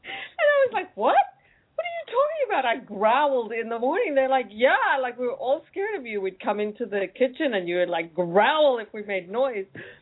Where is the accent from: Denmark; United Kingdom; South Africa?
South Africa; I grew up in South Africa, and in Roman Catholic faith there at that time, you got confirmed at 13 years old